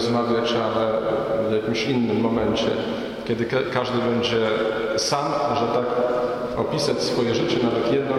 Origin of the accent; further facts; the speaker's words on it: Gorzów Wielkopolski, Lubusz Voivodeship, Poland; się urodziłem w Gorzowie na ziemiach odzyskanych, gdzie rodzice wyjechali z Podlasia. Moja rodzina po części pochodzi z Podlasia południowego, po części z północnego Mazowsza, po części z Warszawy.